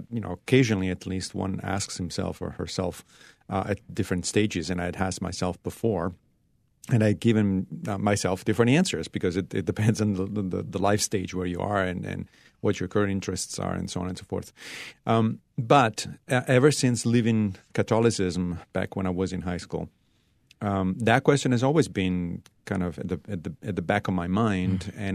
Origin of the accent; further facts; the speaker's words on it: Rome, Lazio, Italy; moved away as an adult; now in United States; I grew up in Rome, and I lived there for 26 years before moving to the United States.